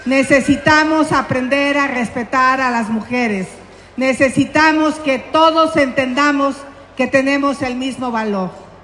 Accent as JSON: {"language": "Spanish", "region": "Hidalgo", "country": "Mexico", "said": "Yo también soy del Valle, pero del Mezquital en Hidalgo. Así es que nunca voy a olvidar al Mezquital de Durango porque va ligado al lugar donde yo nací."}